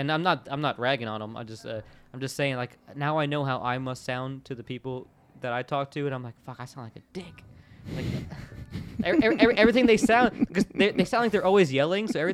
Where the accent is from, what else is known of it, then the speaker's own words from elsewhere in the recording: Florida, United States; and my parents are both from the North. I was born up there, but I grew up in Florida